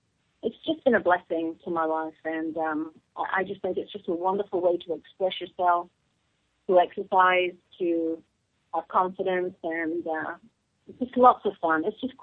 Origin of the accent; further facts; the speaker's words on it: Nottingham, East Midlands, United Kingdom; my hometown of Nottingham, England.